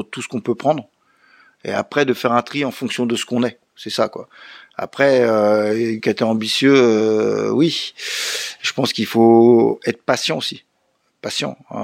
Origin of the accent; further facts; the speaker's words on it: Évry, Île-de-France, France; Moi je viens des régions parisiennes, d'Evry, des quartiers. Les gamins jouent encore beaucoup dans la rue, hein.